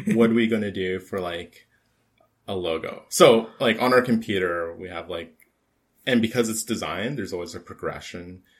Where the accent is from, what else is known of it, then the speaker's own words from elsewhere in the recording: Calgary, Alberta, Canada; now in Edmonton, Canada; I would like to state I'm from Calgary, but I live in Edmonton, like both cities.